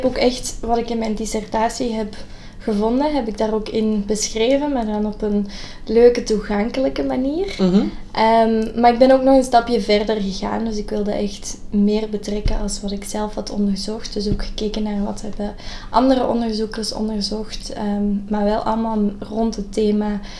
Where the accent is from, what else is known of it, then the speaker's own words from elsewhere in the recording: Limburg, Belgium; zoals de meesten wel kunnen horen, kom ik uit België. Dus ik ben Vlaams. Ik ben daar in Limburg opgegroeid, in Belgisch Limburg.